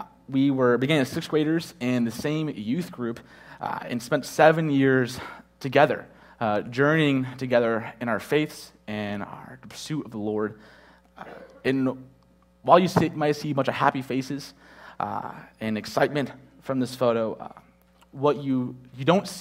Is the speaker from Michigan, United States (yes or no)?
yes; Michigan, United States; now in Florida, United States; I grew up in Michigan, so this white substance we call snow, I know it's probably unfamiliar here in Florida